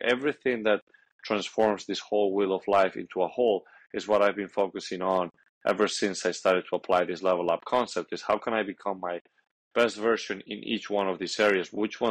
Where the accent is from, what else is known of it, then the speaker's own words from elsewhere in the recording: Madrid, Community of Madrid, Spain; English is a second language; moved away as an adult; now in United States; because I'm from Madrid, Spain, and I came here to the States with a tennis scholarship